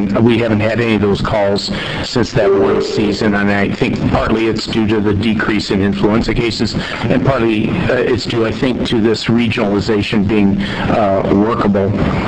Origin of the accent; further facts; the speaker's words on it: Missouri, United States; and you'll hear my accent, one from my home state of Missouri